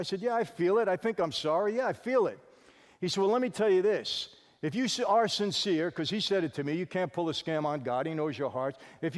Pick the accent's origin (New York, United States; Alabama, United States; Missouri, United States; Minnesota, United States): New York, United States; Brooklyn; also born or lived in Long Island; when I was growing up in Brooklyn and then Long Island